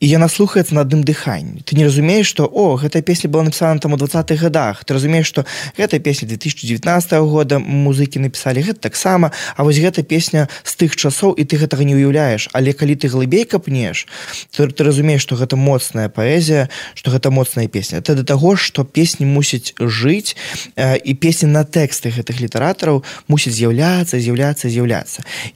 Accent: Babruysk, Mogilev Region, Belarus; бо я сам з Бабруйску быў

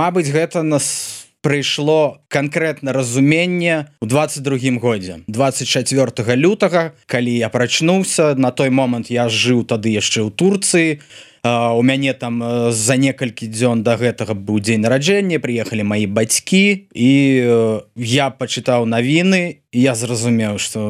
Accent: Brest, Brest Region, Belarus; born there; нарадзіўся я ў Брэсце, і першыя некалькі год я жыў, пакуль матуля вучылася на той момант інстытут імя Пушкіна ў Брэсце. Я жыў бабулі, і я лічу сябе палешуком. Таму што вось, маё жыццё пачалося на Палесі.

